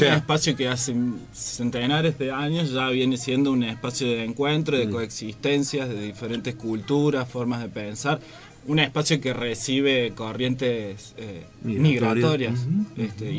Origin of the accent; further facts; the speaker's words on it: San Luis, Argentina; Soy de San Luis.